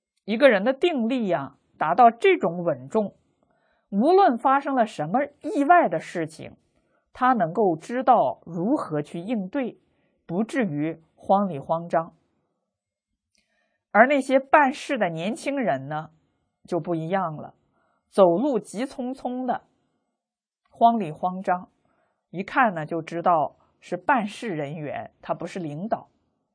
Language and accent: Chinese; China; 显然是给我们中国人看的，是提醒中国人说话声音不要太大了。